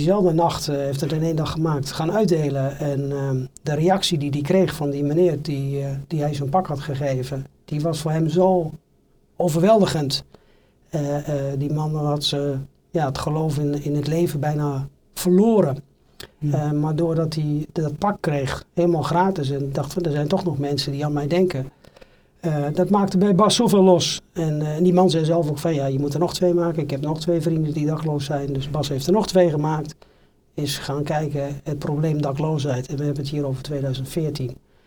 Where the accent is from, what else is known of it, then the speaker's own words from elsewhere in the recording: Vriezenveen, Overijssel, Netherlands; born there; Ik ben geboren in Twente, in Frieseveen. In 1968, ben ik 55 jaar.